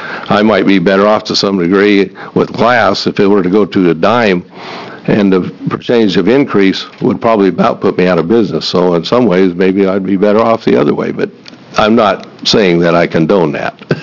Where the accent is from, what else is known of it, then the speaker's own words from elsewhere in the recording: Baker City, Oregon, United States; I'm from Baker City, Oregon.